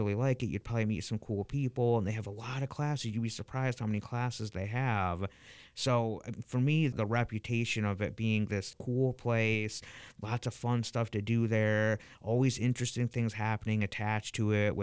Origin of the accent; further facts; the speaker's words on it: Lansing, Michigan, United States; I'm born and raised in Lansing